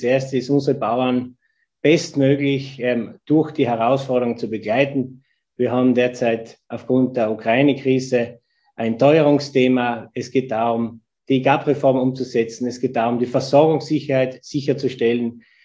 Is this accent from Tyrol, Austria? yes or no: yes; Tyrol, Austria; Und als Tiroler, nicht nur als Tiroler